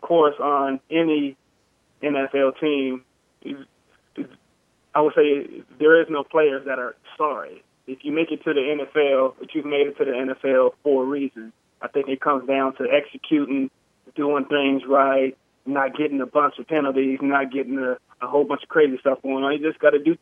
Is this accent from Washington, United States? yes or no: yes; Tacoma, Washington, United States; I grew up in the Boys and Girls Club over here on the west side in Tacoma, Washington.